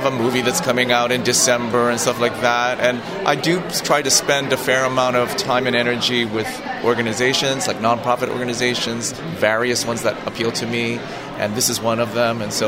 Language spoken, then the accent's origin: English; New York City, New York, United States; Both, lucky to say, are shows that shoot in New York City, because I'm a New Yorker.